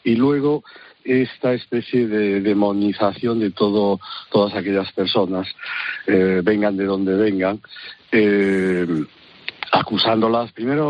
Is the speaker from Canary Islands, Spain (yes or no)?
no; A Coruña, Galicia, Spain; born there; porque yo era también diputado socialista por La Coruña, por mi ciudad natal